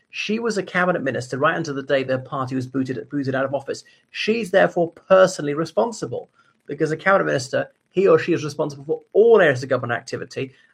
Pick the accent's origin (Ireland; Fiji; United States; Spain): Ireland; from Ireland.